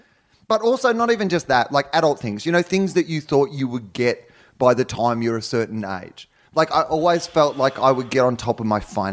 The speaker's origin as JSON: {"language": "English", "region": "Texas", "country": "United States", "said": "Oh, you're an American? No, I'm from Texas. It's Texas first, America second."}